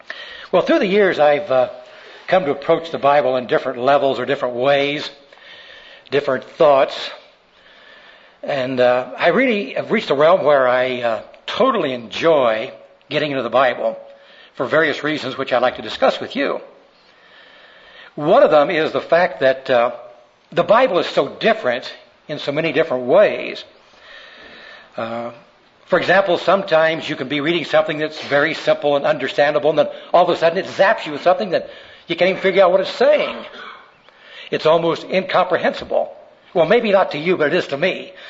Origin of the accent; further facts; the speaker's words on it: Wichita, Kansas, United States; born there; I was born in Wichita.